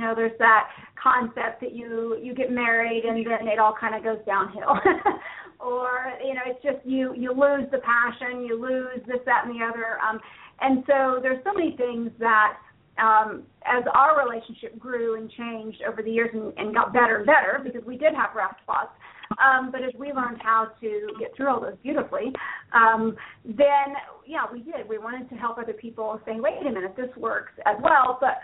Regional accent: Indiana, United States; now in Colorado Springs, United States; Well, originally we're from Indiana, central Indiana, and born and raised, both of us, in the same small town.

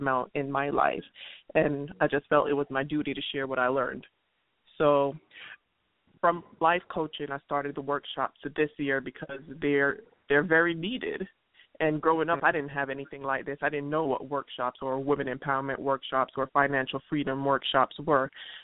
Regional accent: Jamaica; moved away as an adult; also born or lived in Brooklyn, United States / Florida, United States; now in United States; Sounds like the color, but … I was born in Brooklyn, New York, but raised in Jamaica. Spent most of my adult life in Florida, so I traveled quite a bit.

